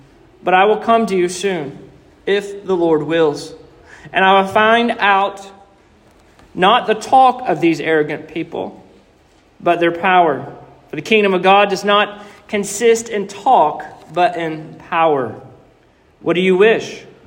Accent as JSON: {"language": "English", "town": "Inverness", "region": "Florida", "country": "United States", "tie": "born or raised there", "said": "I had one when I was growing up in Inverness"}